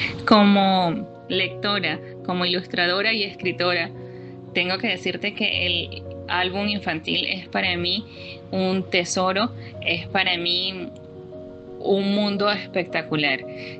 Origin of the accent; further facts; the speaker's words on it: Venezuela; Y es aquí donde nosotros como venezolanos podemos abrazar a ese niño